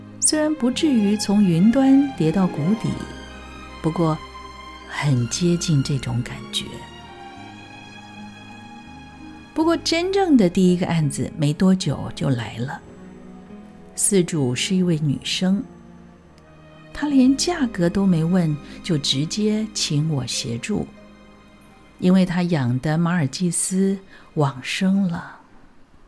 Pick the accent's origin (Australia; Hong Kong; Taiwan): Taiwan; Yilan County; 我们宜兰人重情义也重信用